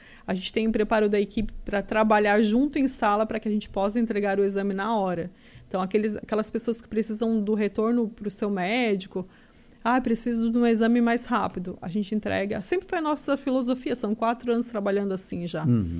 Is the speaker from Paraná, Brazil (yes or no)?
yes; Curitiba, Paraná, Brazil; Curitiba, eu sou apaixonada, minha terra natal.